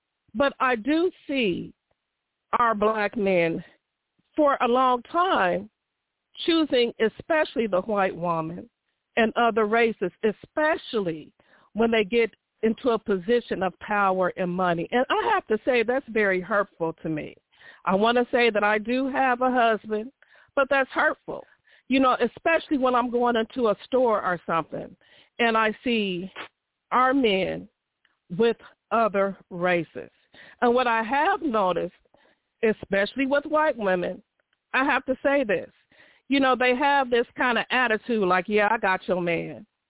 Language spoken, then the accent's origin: English; Ohio, United States; born or raised there